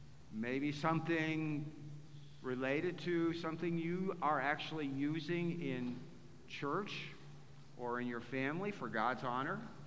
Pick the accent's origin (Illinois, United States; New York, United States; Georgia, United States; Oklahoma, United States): Illinois, United States; Hey, we're from Illinois. We're not used to these cold temperatures.